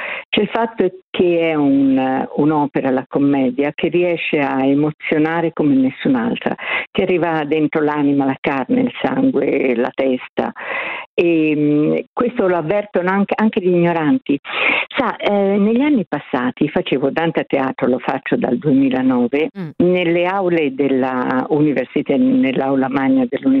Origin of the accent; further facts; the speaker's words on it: Tuscany, Italy; Io sono toscana e nelle campagne toscane io ricordo benissimo i contadini dei nonni